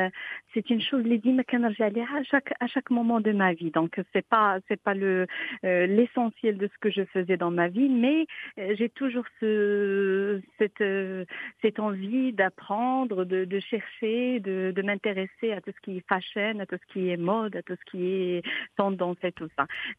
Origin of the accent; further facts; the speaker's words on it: Taliouine, Souss-Massa, Morocco; Exactement, je suis native de Tellywine, d'une famille conservatrice du sud du Maroc.